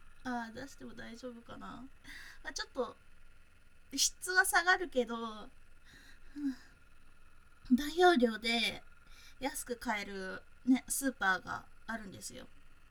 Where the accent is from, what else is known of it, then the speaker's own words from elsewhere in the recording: South Kanto, Japan; 出身は南関東です。